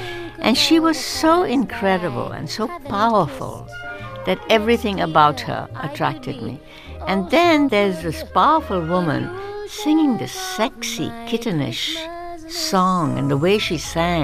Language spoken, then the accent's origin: English; India; now in -; When I was growing up in India, I was a rebel.